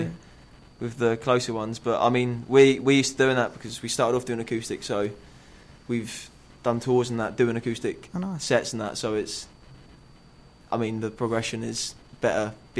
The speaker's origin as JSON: {"language": "English", "town": "Portsmouth", "region": "South East England", "country": "United Kingdom", "said": "we're from Portsmouth"}